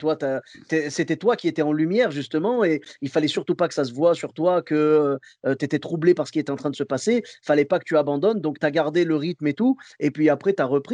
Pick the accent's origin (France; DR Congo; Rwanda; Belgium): France; Clermont-Ferrand, Auvergne-Rhône-Alpes; je viens de Clermont-Ferrand, et donc du coup, le pays de l'ASM, quoi.